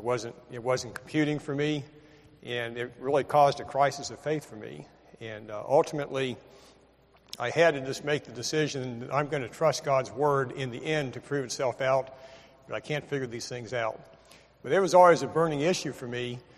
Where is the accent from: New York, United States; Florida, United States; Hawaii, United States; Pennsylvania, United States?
Florida, United States; Miami; accent: northeastern; I did not grow up in Alabama. I grew up in Miami, Florida, and so I have kind of a northeastern accent.